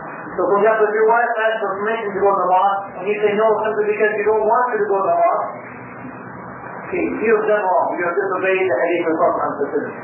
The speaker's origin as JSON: {"language": "English", "country": "Spain", "said": "probably a famous scholar from my home country, Spain. You'll notice in my lectures I quote lots of scholars from Spain for some reason."}